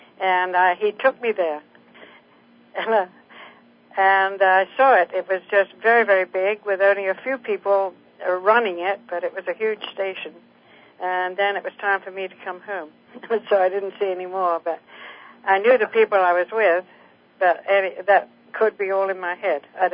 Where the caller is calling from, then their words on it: California, United States; I'm calling from Northern California.